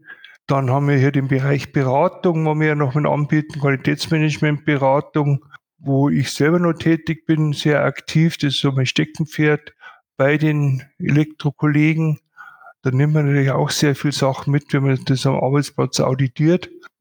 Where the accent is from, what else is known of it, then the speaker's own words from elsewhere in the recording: Bad Reichenhall, Bavaria, Germany; weil ich doch gebürtiger Bad Reichenhaller bin und ist ja nicht unbedingt der Nabel der Welt